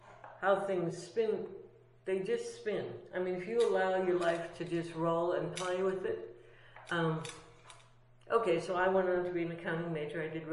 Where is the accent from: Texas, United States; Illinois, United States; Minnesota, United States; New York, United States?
Minnesota, United States; I grew up in Minnesota.